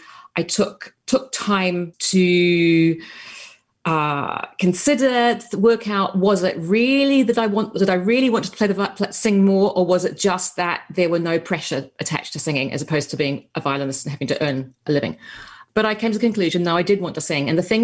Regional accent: New Zealand; moved away; When I came over from New Zealand as a violinist, I had absolutely no idea that I had any professional vocal potential.

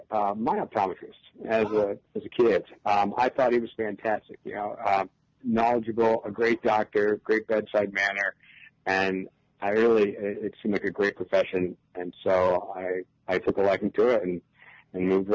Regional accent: Uniontown, Ohio, United States; I grew up in Akron, Ohio. It's, in a smaller town, actually just south of it, kind of between Akron and Canton, called Uniontown.

